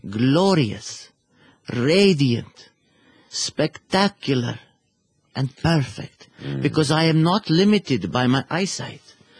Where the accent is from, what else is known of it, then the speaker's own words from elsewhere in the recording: Mexico; I was raised in Mexico.